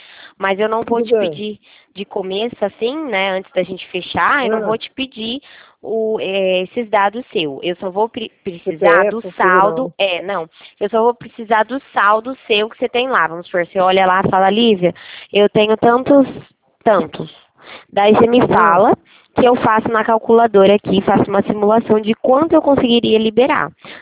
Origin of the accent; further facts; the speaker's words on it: Presidente Prudente, São Paulo, Brazil; Eu sou de Presidente Prudente.